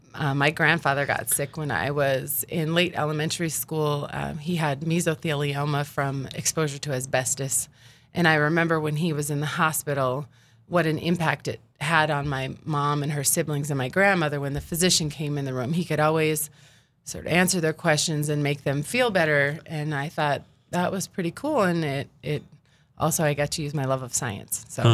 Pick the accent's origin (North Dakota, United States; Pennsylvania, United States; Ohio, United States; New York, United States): North Dakota, United States; Hazen; So I grew up in Hazen. I have one older brother. My dad was a coal miner, and he worked in Center for years, and my mom worked at the hardware store.